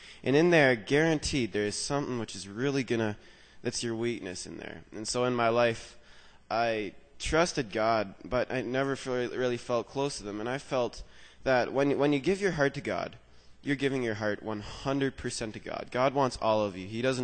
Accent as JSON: {"language": "English", "town": "Iroquois Falls", "region": "Ontario", "country": "Canada", "said": "I'm from Northern Ontario, in a little town called Iroquois Falls near Timmins. In other words, the end of the world. No one knows about it. Yeah, I grew up basically in a Christian home"}